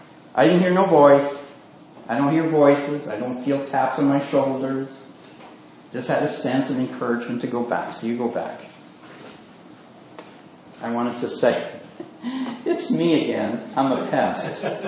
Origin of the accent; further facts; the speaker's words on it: Canada; And you say, sir … I come from Canada. I write a Christian paper for railroad employees.